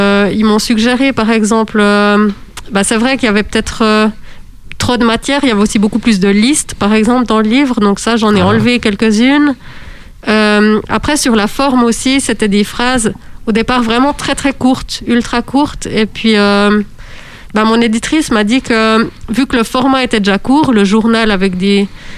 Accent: La Chaux-de-Fonds, Neuchâtel, Switzerland; mais qui est vraiment à côté de la Chaux-de-Fonds, en fait

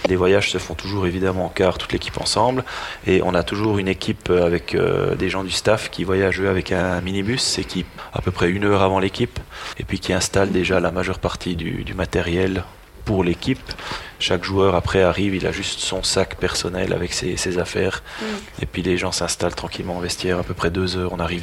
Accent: Jura, Switzerland; je viens du Jura, hein, donc le club où j'ai appris à jouer au hockey, c'était le HC Ajoie.

